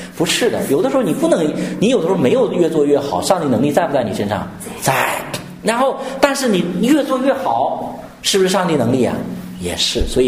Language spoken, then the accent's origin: Chinese; Henan, China; 你不会说广东人喜欢喝这个汤，我们河南人不喜欢喝